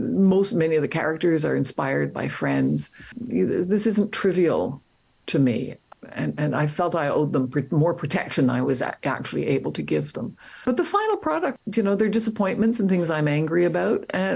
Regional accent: Winnipeg, Manitoba, Canada; born or raised there; also born or lived in Montreal

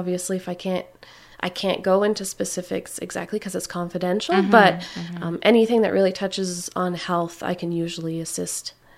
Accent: Quebec, Canada; now in Sherbrooke, Canada; I grew up in Canton d'Adli, near North Hatley. Mm-hmm. So I've grown up there, and I'm currently living in Sherbrooke, so I haven't really left.

